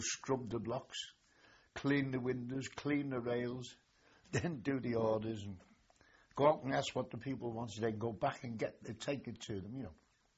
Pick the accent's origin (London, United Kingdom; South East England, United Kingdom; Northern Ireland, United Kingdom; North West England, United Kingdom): North West England, United Kingdom; Seacombe; also born or lived in Birkenhead; I was born in Birkenhead, but they moved into Seacombe.